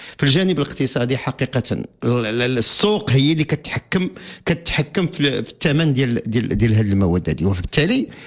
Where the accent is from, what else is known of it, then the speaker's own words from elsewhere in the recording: Morocco; لان كمغاربه كذلك وكمواطنين احنا كذلك مشينا وقلبنا